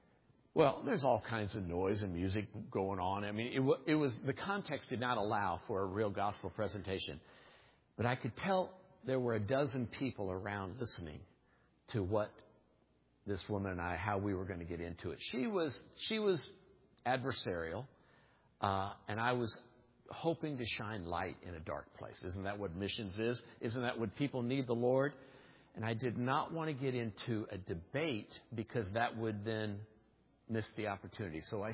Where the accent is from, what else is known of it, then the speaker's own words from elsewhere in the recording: Istanbul, Turkey; My world champion? I'm from Istanbul, you know, or whatever.